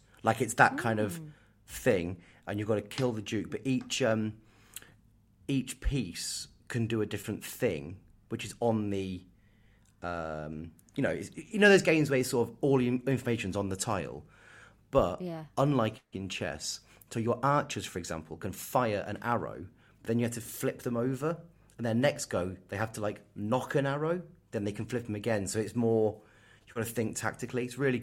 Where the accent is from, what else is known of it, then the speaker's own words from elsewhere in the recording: Kettering, East Midlands, United Kingdom; born there; I was born in Kettering